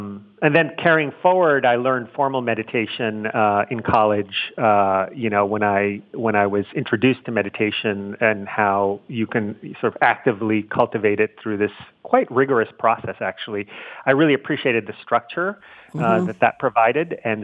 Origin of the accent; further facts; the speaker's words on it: New York City, New York, United States; and I grew up in Manhattan in New York City, and so I could just walk to school.